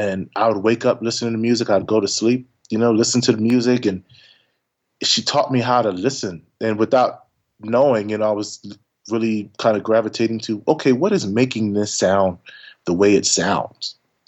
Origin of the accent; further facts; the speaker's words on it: Willingboro, New Jersey, United States; also born or lived in Philadelphia; I'm from Philly, but Willimboro, New Jersey, it's like a small town on the outskirts, 30 minutes away. But it was full of musicians, you know, and other bass players.